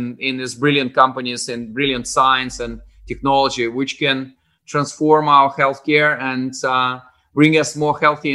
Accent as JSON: {"language": "English", "country": "Russia", "said": "I'm obviously from Russia originally, and some people say that they are from the middle of nowhere. And I'm not this kind of guy. I'm from the end of nowhere. So my hometown was much closer to Japan, just across the sea, like 200 miles, than to regional capital. It was probably 500 miles."}